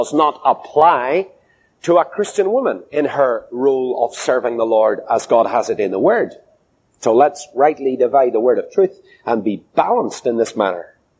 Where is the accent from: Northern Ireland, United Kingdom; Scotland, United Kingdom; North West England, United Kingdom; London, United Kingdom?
Northern Ireland, United Kingdom; Now, we here in Ireland know a lot about crooked roads. We know very well what it's like. I was born and raised in County Down.